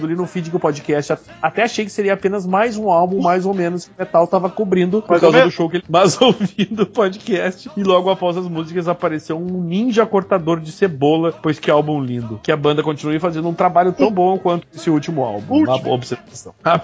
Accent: Brasília, Federal District, Brazil; e sou de Brasília.

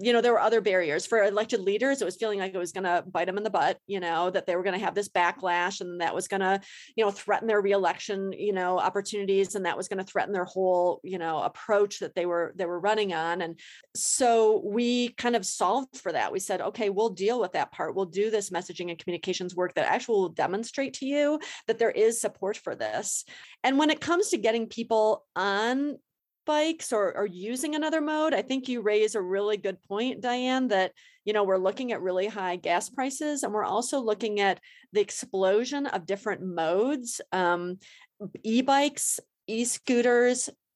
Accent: Detroit, Michigan, United States; I mean, I'm from Detroit, Michigan, right?

